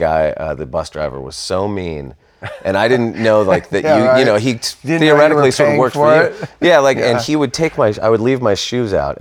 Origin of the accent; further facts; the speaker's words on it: Santa Barbara, California, United States; Santa Barbara.